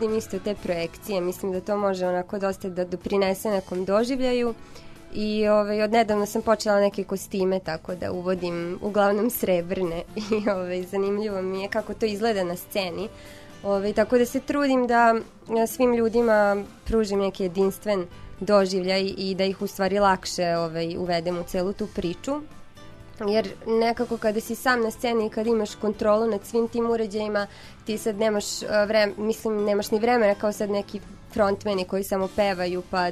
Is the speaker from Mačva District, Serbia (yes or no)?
no; Kikinda, Vojvodina, Serbia; Zanimljivo je da se pojavljuju sove iz Kikinde i neki tako još elementi, nasleđe i neke ulice, pošto je to moj rodni grad.